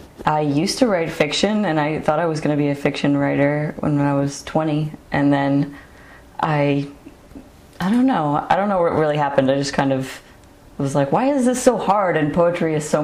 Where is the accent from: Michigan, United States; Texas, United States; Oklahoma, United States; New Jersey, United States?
New Jersey, United States; also born or lived in Vermont; My background is, I'm from New Jersey. I went to UVM, and I lived here afterward and worked for